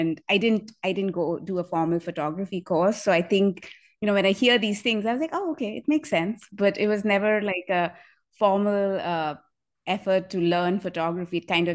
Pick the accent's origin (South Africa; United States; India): India; growing up, born and brought up in India